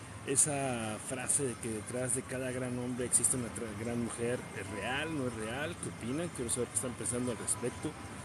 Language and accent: Spanish; Playa del Carmen, Quintana Roo, Mexico; now in Sacramento, United States; son las 2:30 de la mañana aquí en Sacramento, lo que significa que en mi tierra, en Playa del Carmen, son las 5:30 de la mañana